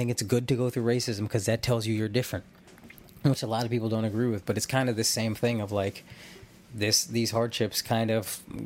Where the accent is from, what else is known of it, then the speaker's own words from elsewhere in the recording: Spokane, Washington, United States; My parents are from South India, and my siblings and I were raised in Spokane, Washington. Spokane is predominantly white demographically.